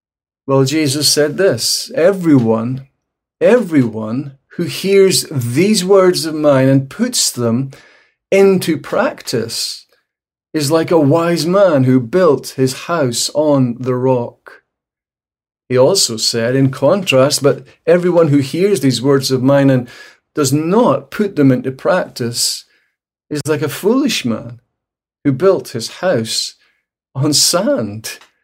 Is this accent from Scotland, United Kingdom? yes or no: yes; Scotland, United Kingdom; And as a Scotsman, I really appreciate that.